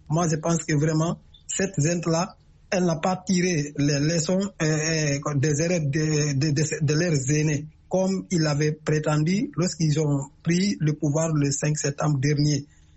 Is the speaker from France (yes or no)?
no; Guinea; La Guinée qu'on a crise est mon pays. Et mon pays d'origine.